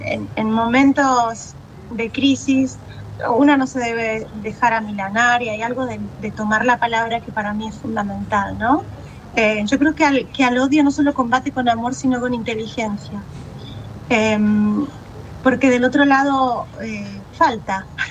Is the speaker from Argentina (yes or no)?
yes; Mendoza, Argentina; Por otro lado, yo soy mendocina y entonces también tenía alguna que otra palabra chilena en mi diccionario.